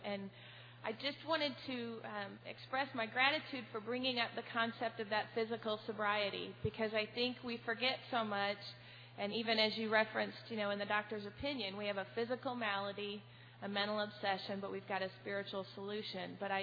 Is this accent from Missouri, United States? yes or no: yes; Kansas City, Missouri, United States; I'm an alcoholic from the Kansas City metro area.